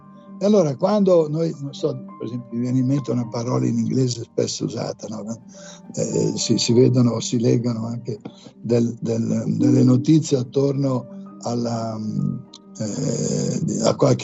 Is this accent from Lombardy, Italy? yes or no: yes; Lombardy, Italy; born there; now in Milan, Italy; quindi io sono nato a Cremona, c'è il cremonese